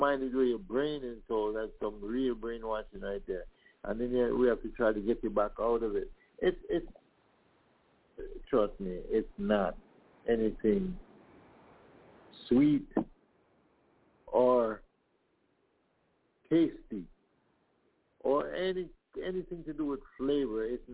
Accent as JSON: {"language": "English", "country": "Jamaica", "said": "I'm from Jamaica."}